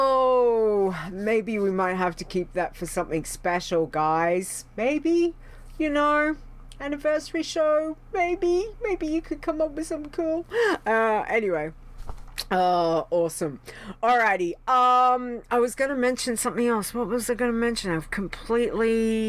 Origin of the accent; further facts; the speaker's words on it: Australia; but being that I'm an Aussie, I am Australian, exactly.